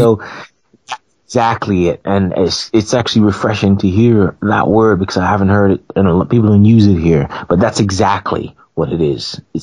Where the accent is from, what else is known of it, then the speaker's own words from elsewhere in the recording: Canada; now in United Kingdom; I was raised in Canada, and if you went to a restaurant and you were served cold food, you would say, hey, man, my food is cold.